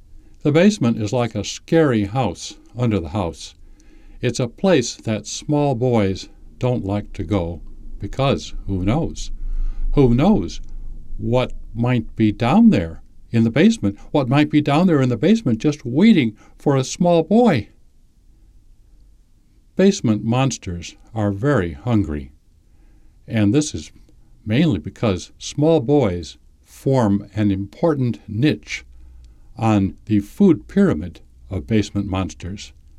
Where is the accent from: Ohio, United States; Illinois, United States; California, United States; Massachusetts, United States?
Illinois, United States; Chicago; It was really tough growing up in Chicago.